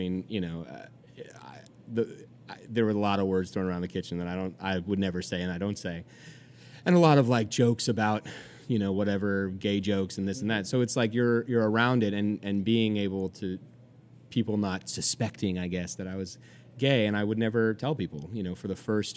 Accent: California, United States; now in New York, United States; I'm from California. You know, we're a pretty liberal state.

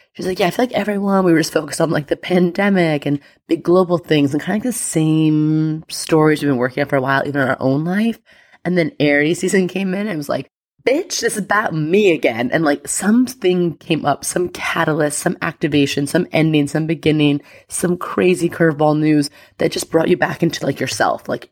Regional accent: Staten Island, New York, United States; congratulations in my hometown in New York, Staten Island. Like, oh God, listen, New Yorkers, we are not perfect.

